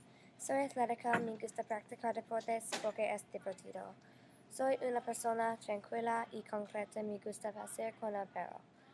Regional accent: California, United States; Spanish is a second language; soy de California.

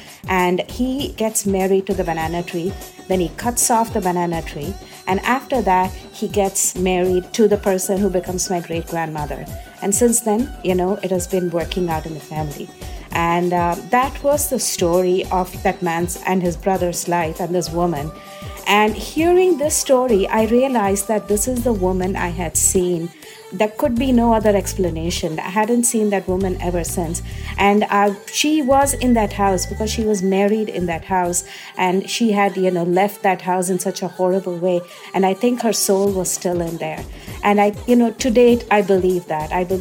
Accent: India; moved away as an adult; now in United States; I am a queer person, and growing up in India, it was hard being what I am in this body

